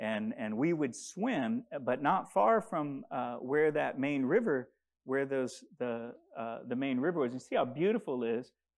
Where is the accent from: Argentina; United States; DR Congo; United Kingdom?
DR Congo; The Congo is beautiful. I grew up swimming in rivers, playing in waterfalls. I grew up in a remote area when I was younger, but then we went to the capital city.